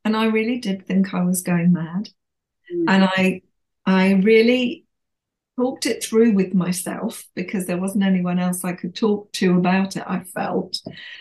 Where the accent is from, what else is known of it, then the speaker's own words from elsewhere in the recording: North East England, United Kingdom; And my school, as a lot of schools were up in the Northeast, I'm from the Northeast, were converted chapels